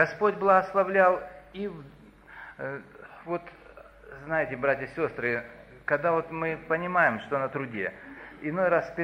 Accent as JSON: {"language": "Russian", "region": "North Ossetia–Alania", "country": "Russia", "said": "Я вот все из Осетии и братья, что сидят, я могу в любой дом приехать"}